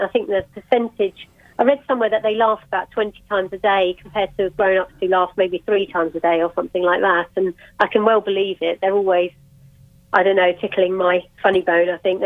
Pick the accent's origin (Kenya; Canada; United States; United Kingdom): United Kingdom; East of England; I'm from Hertfordshire, which is sort of north of London, so fairly central.